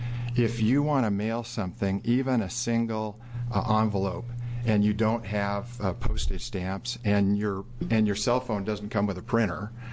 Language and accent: English; Salem, Oregon, United States; I'm from Salem, and I'm here to support Senate Bill 283